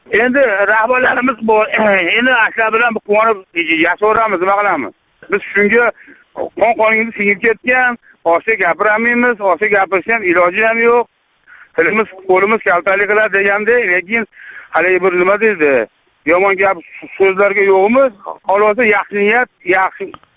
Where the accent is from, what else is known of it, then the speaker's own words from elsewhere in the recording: Asaka, Andijan Region, Uzbekistan; Men o'zim Andijondanman. Andijon Asakasidaman